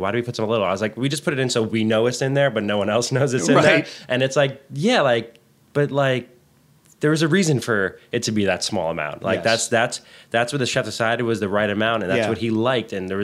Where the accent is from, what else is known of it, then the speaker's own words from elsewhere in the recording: Westwood, New Jersey, United States; Grew up in Westwood, New Jersey.